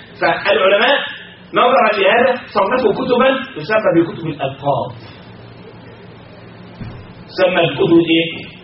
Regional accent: Egypt; واحد مثلا بيدلعه، عندنا في مصر بيدلعه

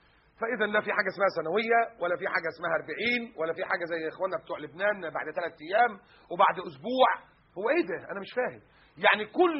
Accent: Egypt; في السعودية الحداد عندهم أبيض مثلا، الحداد عندنا في مصر أسود

